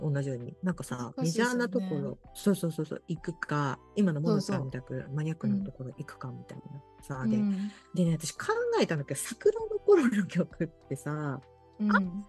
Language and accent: Japanese; Hokkaido, Japan; あのさ、私北海道出身なんですけど